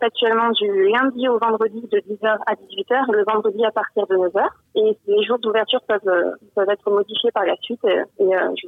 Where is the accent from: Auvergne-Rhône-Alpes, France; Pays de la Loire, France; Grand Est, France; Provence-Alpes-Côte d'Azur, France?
Provence-Alpes-Côte d'Azur, France; Carpentras; Alors déjà, je suis née à Carpentras. Donc, j'ai fait toute ma scolarité ici et j'ai travaillé en Vaucluse. Donc, j'étais basée sur Carpentras.